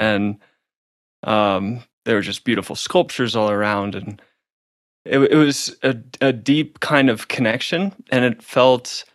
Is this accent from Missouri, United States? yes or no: yes; St. Louis, Missouri, United States; And I come from St. Louis, Missouri, and was raised in a pretty conservative kind of environment.